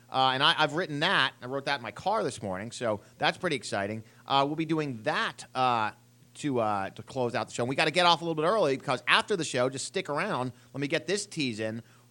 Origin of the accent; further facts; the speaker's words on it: Houston, Texas, United States; I grew up in Houston. I grew up on country music, so I'm very excited about that.